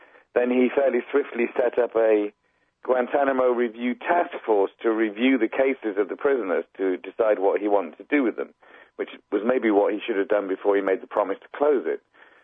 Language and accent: English; United Kingdom; my home country, the UK.